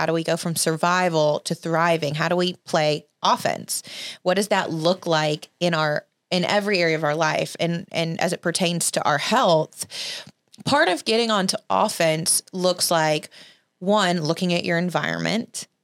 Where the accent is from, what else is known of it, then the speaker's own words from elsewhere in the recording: Alabama, United States; You know, I grew up in Alabama.